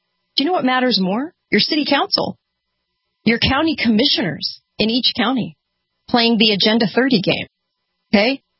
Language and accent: English; California, United States; I was just watching a documentary about leaving California. I'm from California.